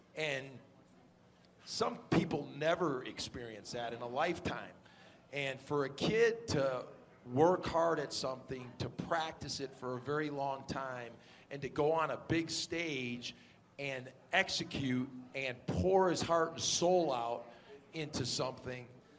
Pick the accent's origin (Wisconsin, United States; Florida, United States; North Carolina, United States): Wisconsin, United States; But you know, I grew up in Wisconsin. I grew up, and I remember the late 60s. I'm that old.